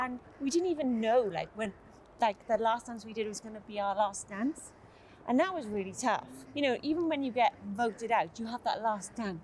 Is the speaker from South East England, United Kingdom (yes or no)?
no; Wales, United Kingdom; No, because I'm a Welsh girl.